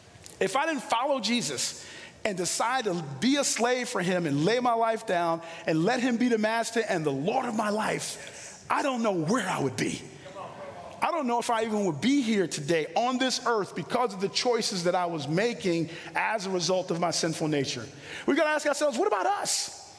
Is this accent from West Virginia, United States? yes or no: no; Brooklyn, New York, United States; growing up in Brooklyn, I mean, you're talking about, I mean, it was just really difficult growing up.